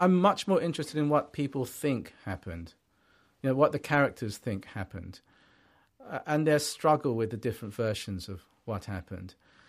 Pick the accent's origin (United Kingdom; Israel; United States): United Kingdom; England; also born or lived in Japan; I should explain that I grew up in England from the age of five, which is when I came from Japan, being brought up by Japanese parents in full expectation that we would return to Japan the following year.